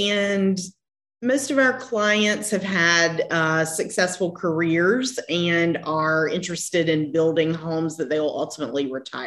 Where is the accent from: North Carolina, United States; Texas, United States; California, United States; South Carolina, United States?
South Carolina, United States; Charleston; obviously you can tell that I am not from the West Coast. I'm from the Bible Belt in beautiful Charleston, South Carolina.